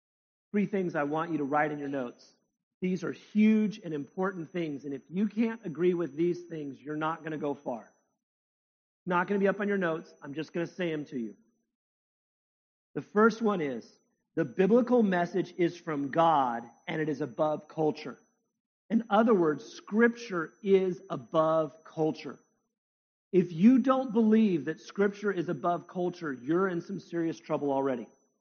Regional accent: United States; My wife and I, we travel to Israel. I'm from America.

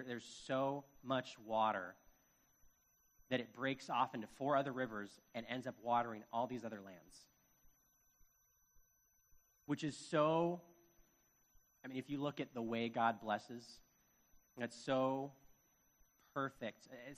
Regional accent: Chicago, Illinois, United States; Like, as a Chicagoan, this garden sounds incredible.

